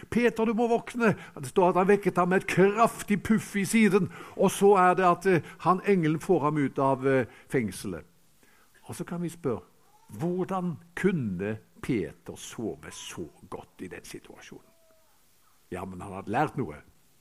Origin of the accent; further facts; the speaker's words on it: Haugesund, Rogaland, Norway; hjemme i Haugesund, der jeg kommer fra